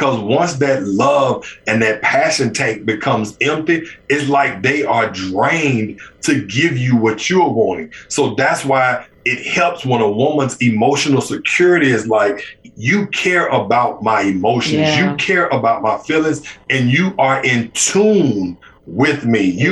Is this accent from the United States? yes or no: yes; Birmingham, Alabama, United States; just think about it. I'm from Birmingham, Alabama. You know what happened back then.